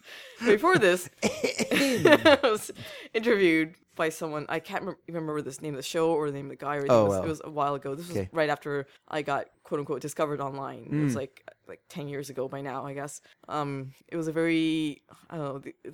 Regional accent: Vancouver, British Columbia, Canada; I grew up in Vancouver, where we have a huge Asian population.

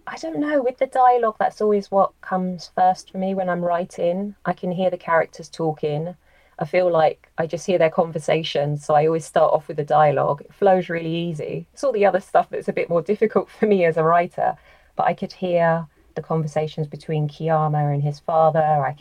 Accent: London, United Kingdom; Well, I'm from London and my last novel was purely set in East London.

